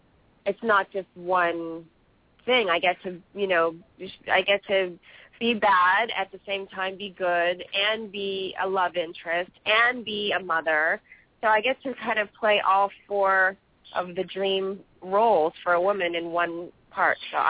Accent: Canada; And we're both Canadian, so that would be fun.

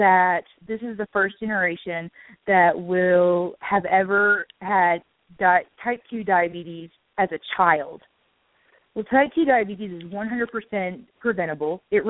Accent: the South, United States; I'm from the South, and so good food is a big thing.

